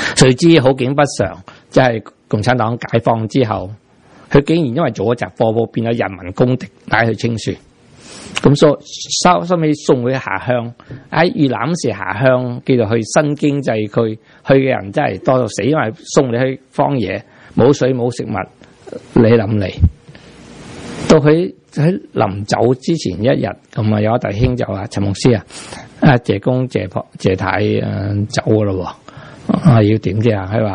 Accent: Chaozhou, Guangdong, China; 我哋知唔知我系潮州人，系潮州人嚟噶

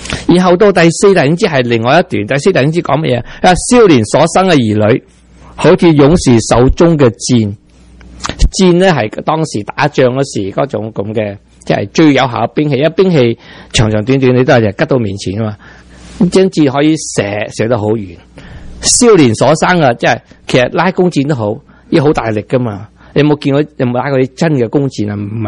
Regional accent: Hong Kong; 但系我哋香港人，一个咩啊？叫两个苗，三个吃不消，四个断担跳，五个就呱呱叫。

